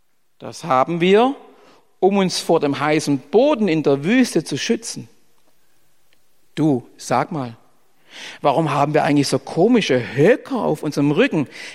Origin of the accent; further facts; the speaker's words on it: Baden-Württemberg, Germany; jetzt trinkst du mal als Schwab einen Kölsch.